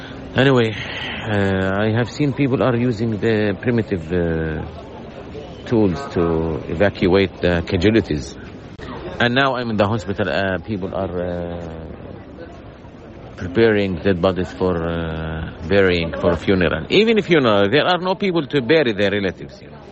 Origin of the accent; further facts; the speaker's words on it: Jabalia, Gaza Strip, Palestine; now in Deir al-Balah, Palestine; Basically, I'm from Jabalia and I fled. I didn't escape because of bombing. I escaped because of shortage of water and food. Now I'm in the middle areas of the Gaza Strip, in Deir al-Balah, in Maghazi